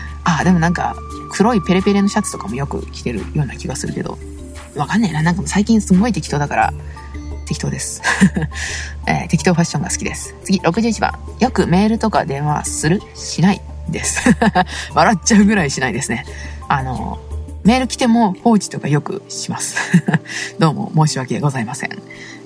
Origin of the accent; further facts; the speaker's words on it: Saitama, Japan; 地元埼玉の片田舎でございます。町民です主に民家と畑がメインかな。